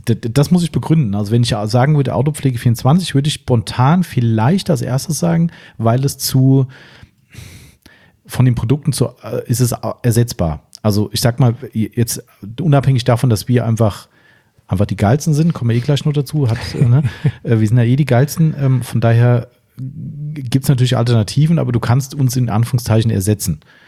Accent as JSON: {"language": "German", "town": "Waldems", "region": "Hesse", "country": "Germany", "tie": "born or raised there", "said": "wir kommen aus Waldems, 1100 Einwohner aus meinem Heimatort."}